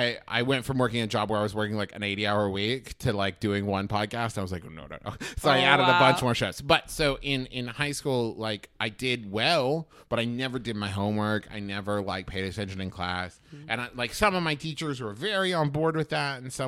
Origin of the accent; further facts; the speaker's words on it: West Virginia, United States; And I was just going to go to Marshall, which is like the big college in my hometown, Marshall University.